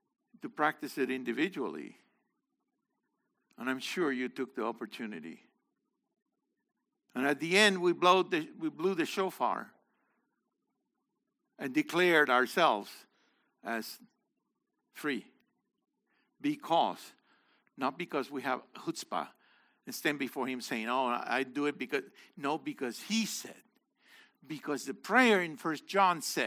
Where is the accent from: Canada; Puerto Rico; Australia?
Puerto Rico; born there; I was born here, too. I was born in Puerto Rico, which is part of the U.S.